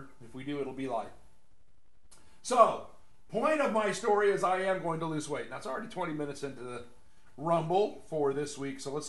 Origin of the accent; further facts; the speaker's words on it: Arcadia, California, United States; I grew up in Arcadia and Temple City, and I used to spend time in San Gabriel, Alhambra, Rosemead, you know, all around the San Gabriel Valley.